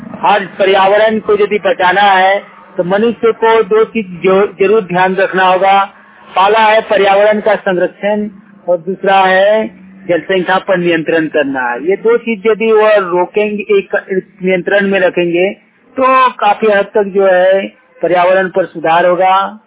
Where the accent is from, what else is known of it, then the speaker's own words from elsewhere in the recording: Kasmar, Jharkhand, India; ग्राम कसमार चट्टी, panchayat Kasmar, block Kasmar, जिला बोकारो, राज्य झारखंड का निवासी हूँ।